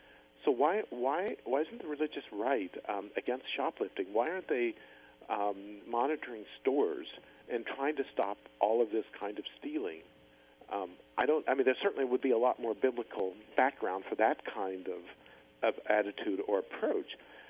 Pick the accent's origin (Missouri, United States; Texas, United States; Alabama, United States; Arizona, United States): Missouri, United States; But as I sort of began to see a wider world beyond where I grew up in Missouri about religion